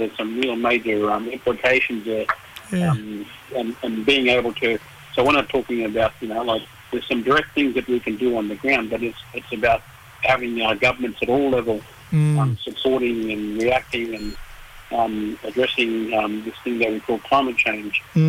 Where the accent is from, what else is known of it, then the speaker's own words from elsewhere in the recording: Kuranda, Queensland, Australia; I'm up here from Jabbergoy Country up in Cranda.